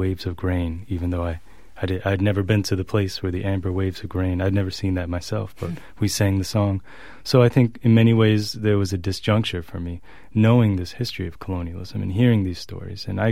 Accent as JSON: {"language": "English", "region": "New Jersey", "country": "United States", "tie": "born or raised there", "said": "as a young child growing up in New Jersey, where am I in the world?"}